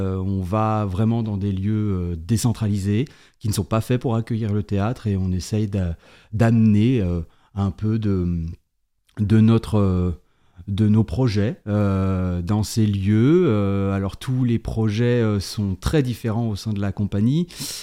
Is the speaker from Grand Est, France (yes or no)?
no; Bourgogne-Franche-Comté, France; Je viens du Jura. J'ai fait mes études, mes premières armes de théâtre à l'Université de Franche-Comté à Besançon.